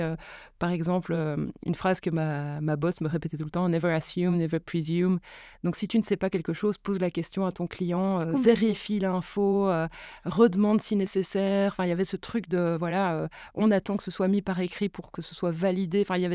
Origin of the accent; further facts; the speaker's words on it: Belgium; parce que chez nous, en Belgique, ça reste petit et tout le monde se connaît